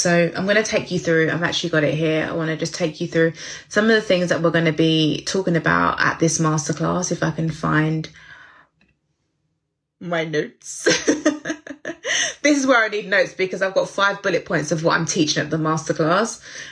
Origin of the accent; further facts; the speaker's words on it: United Kingdom; British. I'm so British. British summertime.